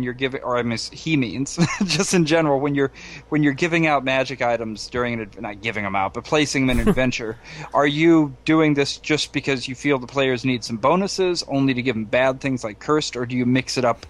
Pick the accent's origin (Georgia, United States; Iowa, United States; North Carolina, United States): Iowa, United States; I'm a little bit ashamed because I'm from Iowa, which kind of actually is a Nordic country